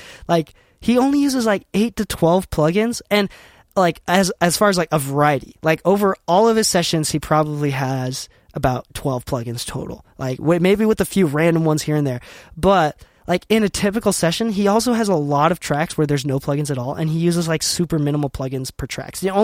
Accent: Utah, United States; so I'm from Utah, currently based in Utah. And because I am not in a big city, one of the big major music cities

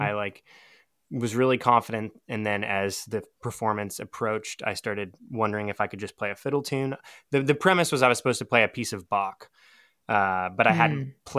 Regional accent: Seattle, Washington, United States; And I grew up in Seattle, so on the opposite coast.

